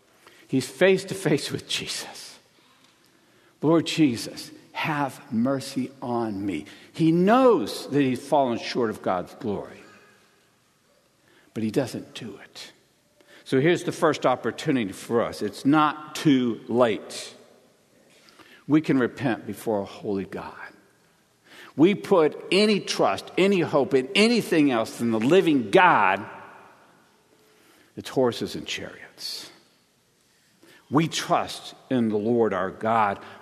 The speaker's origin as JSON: {"language": "English", "region": "Texas", "country": "United States", "said": "A couple of weeks ago, I told a woman I was from Texas. She was asking me where I'm from. Texas."}